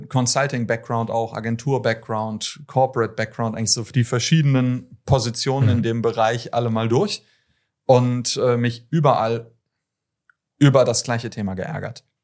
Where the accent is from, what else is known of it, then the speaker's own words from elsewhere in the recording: Dötlingen, Lower Saxony, Germany; Ich komme aus Dötlingen. Das ist ein Ticken näher dran.